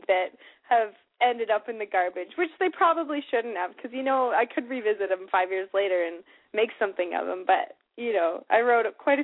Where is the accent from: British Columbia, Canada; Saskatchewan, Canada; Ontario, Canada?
Saskatchewan, Canada; Yorkton; And when they came through, it actually came through my hometown, Yorkton, Saskatchewan, back when I was about 12 years old.